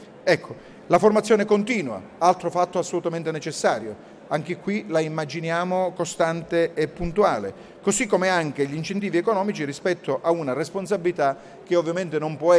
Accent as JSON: {"language": "Italian", "region": "Sicily", "country": "Italy", "said": "Parlo da siciliano che vede in un buon 30% degli enti locali della nostra isola in dissesto finanziario."}